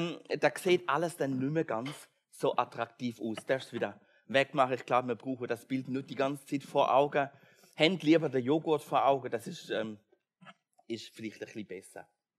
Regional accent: Germany; das gibt es eben nicht nur in Deutschland, wo ich herkomme, sondern auch in der Schweiz.

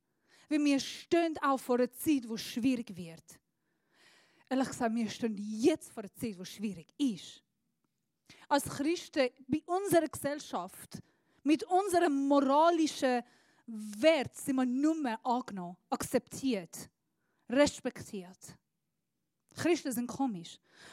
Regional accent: Switzerland; bei uns in der Schweiz ist es mega schön

